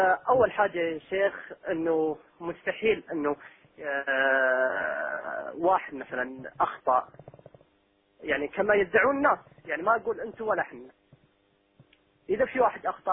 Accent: Saudi Arabia; من السعوديه ما ارضى ان واحد يقدح في عرضي

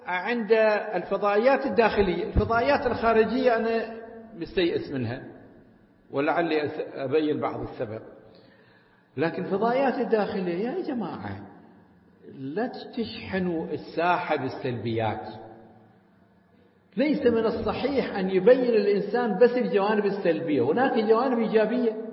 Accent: Iraq; الآن إحنا في العراق عندنا بالألوف

